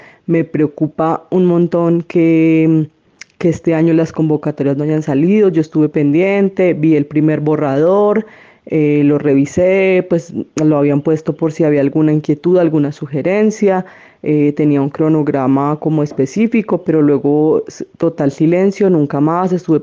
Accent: Pereira, Risaralda, Colombia; Soy pereirana.

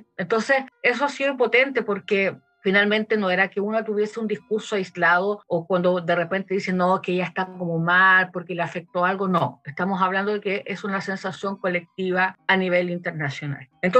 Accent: Chile; soy compositora chilena y también soy académica

